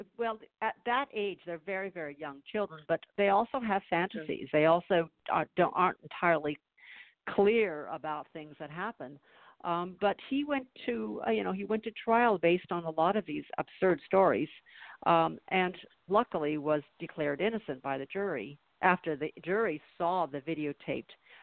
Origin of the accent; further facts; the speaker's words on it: San Diego, California, United States; something that really happened in my hometown. I grew up in San Diego.